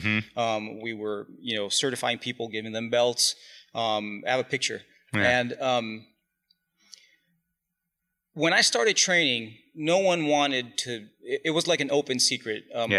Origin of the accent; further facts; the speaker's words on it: Brazil; So, you know, growing up in Brazil, I was never into like sports.